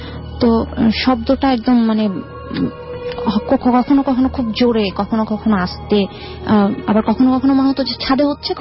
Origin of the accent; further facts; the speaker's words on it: Dhaka, Dhaka Division, Bangladesh; রামপুরা থেকে এসেছি।